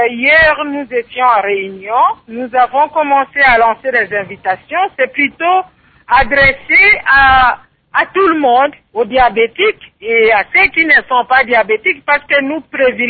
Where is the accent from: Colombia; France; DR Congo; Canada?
DR Congo; je suis moi-même africaine, je suis congolaise